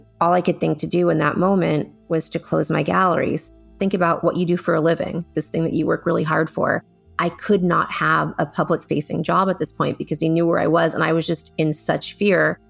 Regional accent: Los Angeles, California, United States; I'm from LA. This is my hometown, so it was a real honor.

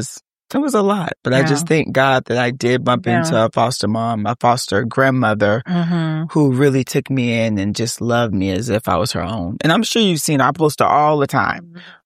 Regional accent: St. Petersburg, Florida, United States; also born or lived in Clearwater; I was born in Clearwater, Florida. Left home at age 10. I ran away at age 10 due to my mother fought with substance abuse. So from Clearwater, I went to St. Petersburg, Florida.

